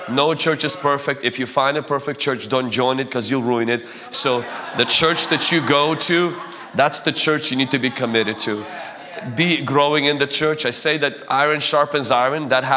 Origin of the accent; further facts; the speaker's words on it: Washington, United States; I'm from Washington State. And in Washington State, we have two campuses there.